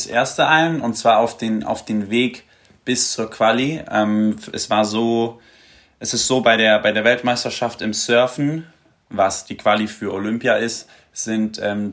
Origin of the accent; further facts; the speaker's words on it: Canary Islands, Spain; ich bin auf Fuerteventura geboren und aufgewachsen. Meine Eltern sind beide deutsch.